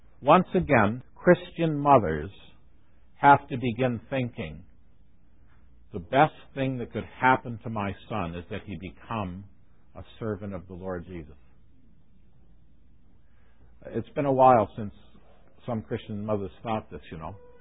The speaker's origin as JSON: {"language": "English", "town": "St. Catharines", "region": "Ontario", "country": "Canada", "tie": "born or raised there", "said": "When I grew up in St. Catharines, that was the passion of the elders in the local area."}